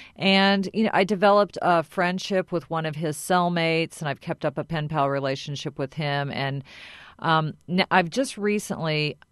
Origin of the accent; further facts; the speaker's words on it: Teutopolis, Illinois, United States; I grew up in a small town right next to Effingham, Illinois, called Totopolis, Illinois. It's 70 miles south of here.